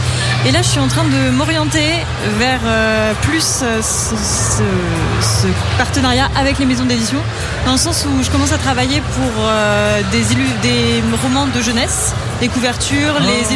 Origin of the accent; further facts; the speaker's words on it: France; J'ai grandi en France, j'ai passé toute ma vie en France